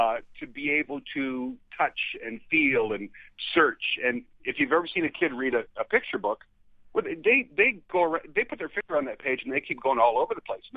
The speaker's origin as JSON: {"language": "English", "town": "Los Angeles", "region": "California", "country": "United States", "tie": "born or raised there", "said": "I think about me being a little five-year-old kid growing up in Los Angeles in the 60s."}